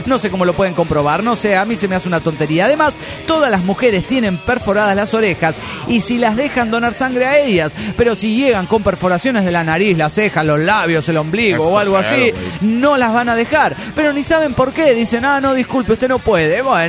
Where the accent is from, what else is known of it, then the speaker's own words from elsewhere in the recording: Cochabamba, Bolivia; de Cochabamba, Bolivia.